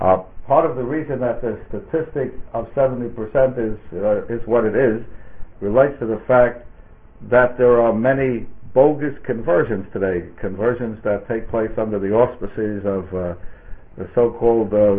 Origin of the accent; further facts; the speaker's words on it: United States; now in England; where I come from the United States, the conservative movement is deteriorating and disappearing fairly rapidly.